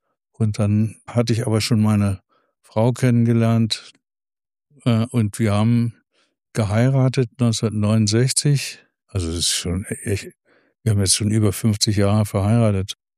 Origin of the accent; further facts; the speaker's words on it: Worbis, Thuringia, Germany; also born or lived in Köthstadt; geboren bin ich in Köthstadt und 1955 sind meine Eltern nach Worbis gezogen und da bin ich zur Schule gegangen